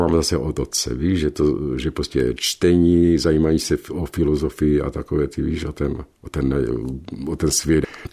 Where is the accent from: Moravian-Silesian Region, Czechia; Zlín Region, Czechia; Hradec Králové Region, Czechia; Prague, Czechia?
Moravian-Silesian Region, Czechia; Bruntál; born there; also born or lived in Hnojník / Darkov / Dolní Lutyně; Kočovali jsme z Bruntálu, tam jsem se narodil. Pak rodiče odjeli tady na Hnojník, na Zámeček. Pak jsme kočovali dál na Darkov. A pokračovali jsme dál do Dolní Lutyně